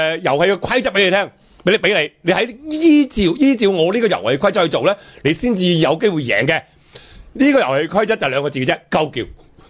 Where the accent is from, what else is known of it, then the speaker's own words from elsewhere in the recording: Hong Kong; 但作為香港人